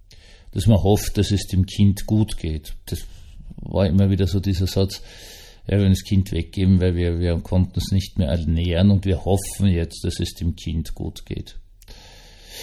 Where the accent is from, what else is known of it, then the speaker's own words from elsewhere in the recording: Austria; wir hatten ja als Österreicher sehr lange immer auch ziemlich viel UN-Soldaten